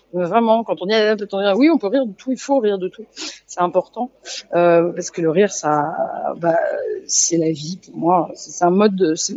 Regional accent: Marseille, Provence-Alpes-Côte d'Azur, France; J'ai grandi à Marseille.

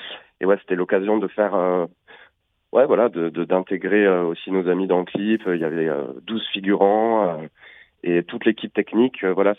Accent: Béziers, Occitanie, France; Oui, tout à fait, on est tous de Béziers en fait, on est tous nés à Béziers. Aujourd'hui, le groupe est dispatché entre Montpellier et Béziers, mais on est 3 du groupe à vivre encore là-bas. Et... ouais, on est toujours à Béziers.

